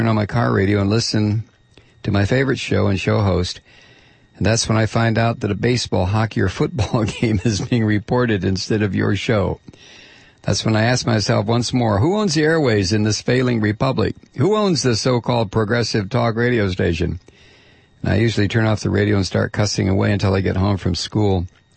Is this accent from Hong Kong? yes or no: no; Iran; now in United States; I immigrated from Iran to the U.S. in 2001, just months before the 9/11 attacks.